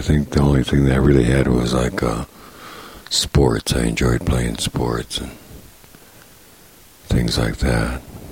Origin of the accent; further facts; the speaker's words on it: Minneapolis, Minnesota, United States; I was raised in Minnesota. I was born in the town of Minneapolis.